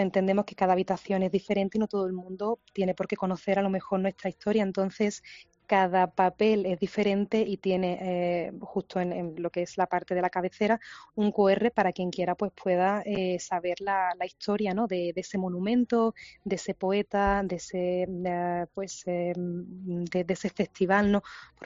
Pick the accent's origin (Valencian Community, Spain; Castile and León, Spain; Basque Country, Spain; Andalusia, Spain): Andalusia, Spain; nosotros como andaluces